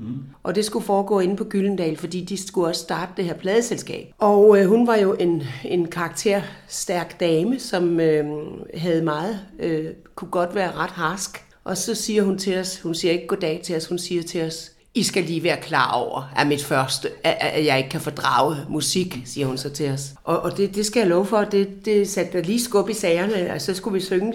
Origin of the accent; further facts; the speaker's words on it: Region of Southern Denmark, Denmark; vi er begge to fra Fyn